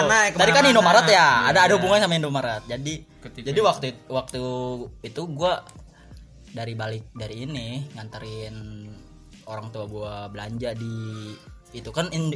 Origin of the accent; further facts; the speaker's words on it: South Sumatra, Indonesia; jadi gua dulu besar di kampung